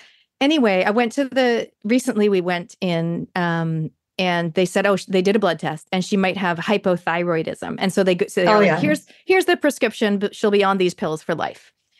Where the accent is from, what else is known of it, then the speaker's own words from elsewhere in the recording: Canada; now in New Zealand; I come from Canada and it's winter. I used to walk to university and my eyelashes would be frozen shut.